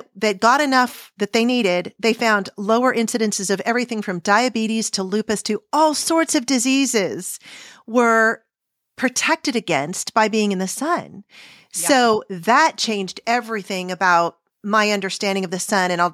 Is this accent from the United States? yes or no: yes; San Diego, California, United States; now in Kansas City, United States; And so I grew up in San Diego. I think there's some degree of adaptation that I went through.